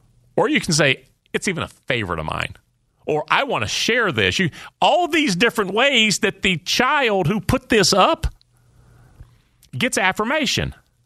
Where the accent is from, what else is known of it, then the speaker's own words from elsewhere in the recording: Georgia, United States; I grew up just outside of Atlanta.